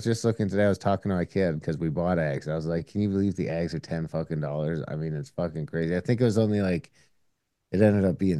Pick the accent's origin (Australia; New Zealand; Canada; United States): Canada; As a Canadian product, our support has not gone up.